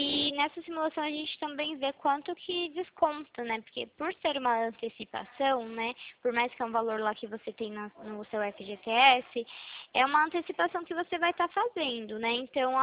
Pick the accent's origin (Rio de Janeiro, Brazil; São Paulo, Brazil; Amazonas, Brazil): São Paulo, Brazil; Itu; eu sou da cidade de Itu.